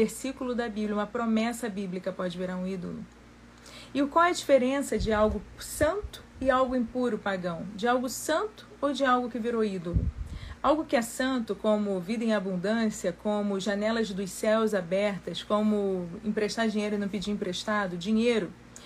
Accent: Brazil; que todos nós temos raízes de idolatria, como brasileiros.

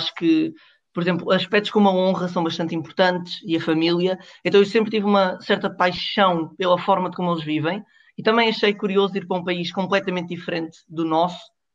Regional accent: Lisbon, Portugal; sou de Lisboa. Neste momento estou a fazer o 11º ano na Escola Secundária de Ramada e passei um ano no Japão pela IFS.

